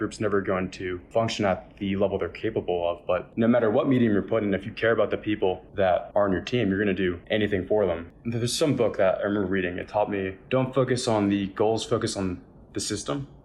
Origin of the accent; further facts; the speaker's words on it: New Jersey, United States; I grew up in New Jersey my whole life. I've moved around 5 times, but it's always been Central New Jersey.